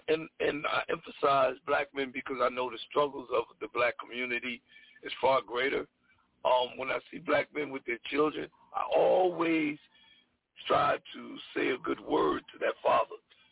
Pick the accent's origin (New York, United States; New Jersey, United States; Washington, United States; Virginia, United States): New Jersey, United States; Paterson; I know when I was growing up in Paterson, New Jersey, I don't remember a time I could even leave.